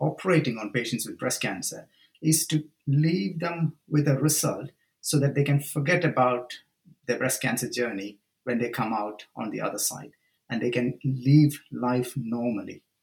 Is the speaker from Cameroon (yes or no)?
no; India; moved away as an adult; now in United Kingdom; I was born and brought up in India, initial training in India, medical school in India, initial surgical training in India, and then came over to the UK.